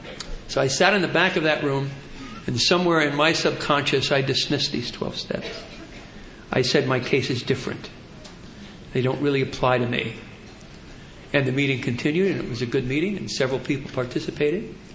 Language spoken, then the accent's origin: English; New Jersey, United States; I should tell you, I am Irish and Catholic, and I come from a huge Irish family in New Jersey, none of whom are alcoholic.